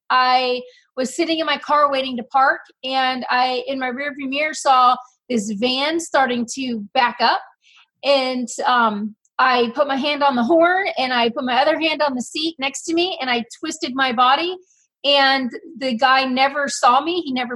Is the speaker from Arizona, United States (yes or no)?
yes; Phoenix, Arizona, United States; I am from Phoenix, Arizona.